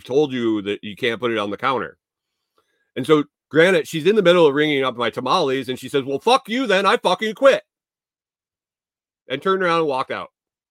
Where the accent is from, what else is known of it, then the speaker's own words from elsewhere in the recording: Minnesota, United States; Like, I'm from Minnesota. I get it when it's cold